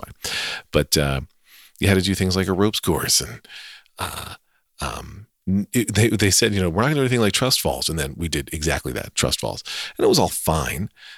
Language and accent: English; Wyomissing, Pennsylvania, United States; growing up in Berks County in Wyomissing, Pennsylvania, home of me